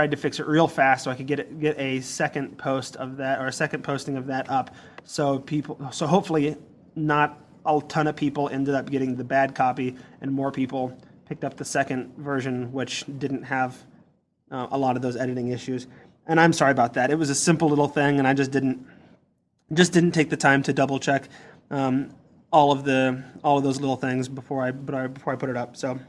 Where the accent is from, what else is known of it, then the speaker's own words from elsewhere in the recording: Iowa, United States; now in Omaha, United States; I used to live in Iowa. I went to college in Iowa. I grew up in Iowa. I now actually live in Omaha, Nebraska.